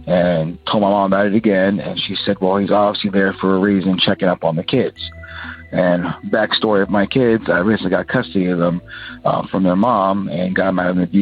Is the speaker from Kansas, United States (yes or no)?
no; Georgia, United States; Hey, guys. … I am from Georgia.